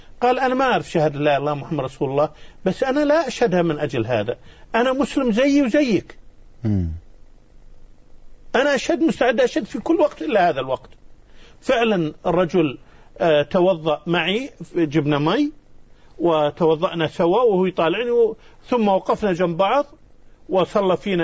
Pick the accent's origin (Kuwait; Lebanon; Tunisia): Kuwait; فجيت وقلت لهم أنا من الكويت، والكويت في أرض مكة، وأهلي في مكة.